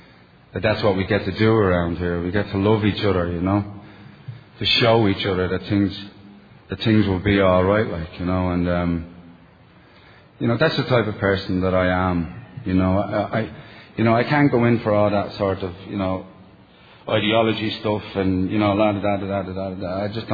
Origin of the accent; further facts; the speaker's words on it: Dublin, Leinster, Ireland; With my accent, you know, because my accent is dog shit at home in Dublin.